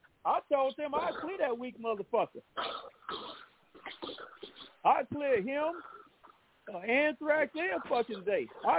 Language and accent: English; Chicago, Illinois, United States; Because you keep saying anybody from Chicago, and I'm from Chicago, so I'm trying to figure out, like, what that means.